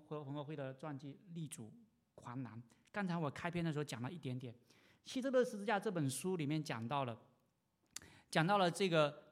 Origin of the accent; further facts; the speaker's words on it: China; now in Rochester, United States; 因为我是大陆来的一个背景，又是传道人